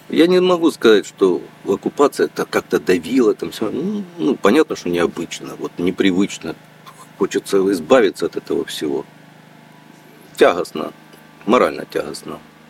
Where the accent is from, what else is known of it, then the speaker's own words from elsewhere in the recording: Krasnyi Luch, Luhansk Oblast, Ukraine; Ну, мы Восточная область, мы говорим по-русски. Ну, вот я сам с Донбасса, вообще Красный Луч.